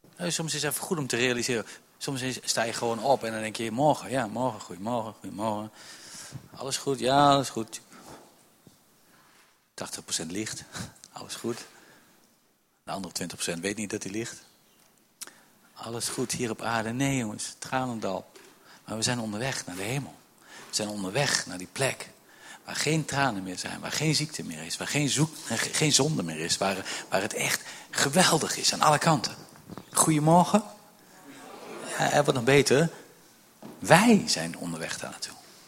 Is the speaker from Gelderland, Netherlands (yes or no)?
yes; Rurlo, Gelderland, Netherlands; En ik kom hier echt uit de buurt, ik kom uit Reurlen.